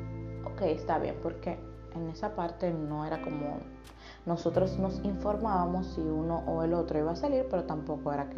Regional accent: Dominican Republic; now in Italy; soy coach de vida. Soy de República Dominicana, pero actualmente vivo en Italia

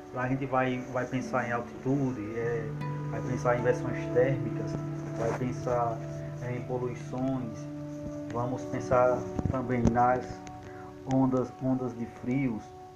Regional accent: Northeast Region, Brazil; Eu lembrei ela que eu sou do Nordeste, né?

